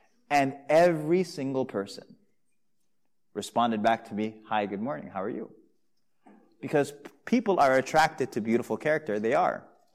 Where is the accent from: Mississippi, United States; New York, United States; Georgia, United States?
New York, United States; I'm from New York, and in New York, it's kind of like London, where you don't say hello to anybody.